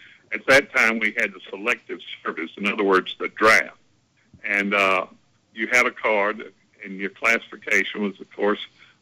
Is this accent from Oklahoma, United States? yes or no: no; Leesville, Louisiana, United States; I was able to talk a local draft board doctor in my hometown of Leesville to reclassify me